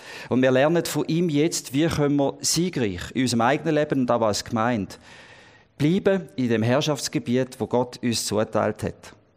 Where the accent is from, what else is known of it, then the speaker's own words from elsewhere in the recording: Switzerland; Also wir würden uns ja als Schweizer auch wehren